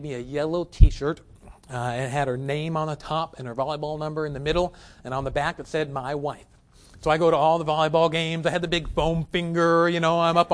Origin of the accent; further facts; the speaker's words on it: Kentucky, United States; Excuse my English. I am from Kentucky.